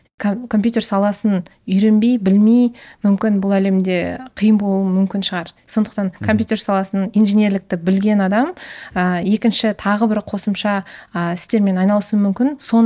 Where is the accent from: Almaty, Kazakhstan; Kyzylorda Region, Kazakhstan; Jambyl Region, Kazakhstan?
Almaty, Kazakhstan; also born or lived in Zharkent; Жаркент қаласының тумасымын. Кезінде кішкентай болған кезде ата-аналарымыз Алматыға көшіп